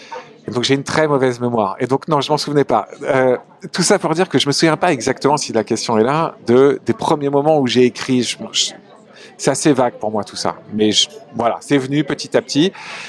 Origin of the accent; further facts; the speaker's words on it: Hauts-de-France, France; Donc moi, j'ai vécu en province. Je suis un Picard.